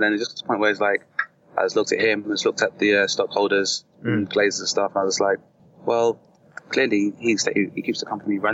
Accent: London, United Kingdom; I grew up in London. So I live in Lewisham. I lived in Lewisham

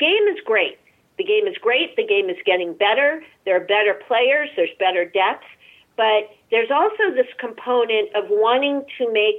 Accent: Massachusetts, United States; I'm born and raised in Massachusetts. I'm a diehard Reds fan.

